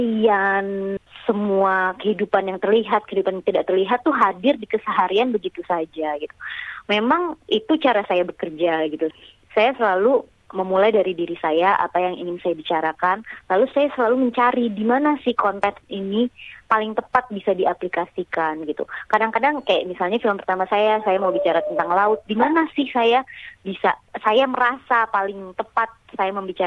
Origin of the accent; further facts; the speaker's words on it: Indonesia; siapa saya ya sebagai orang Indonesia, sebagai orang Asia